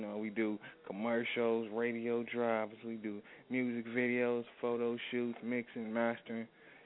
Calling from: Palmdale, California, United States; calling from Palmdale, California.

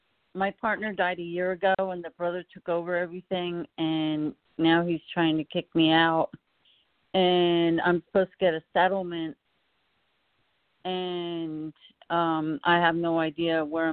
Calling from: Chicago, Illinois, United States; I'm calling from Chicago.

